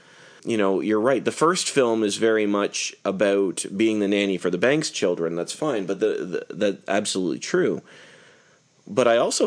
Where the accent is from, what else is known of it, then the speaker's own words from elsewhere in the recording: Canada; I'm Canadian, so I just want to refresh my American history.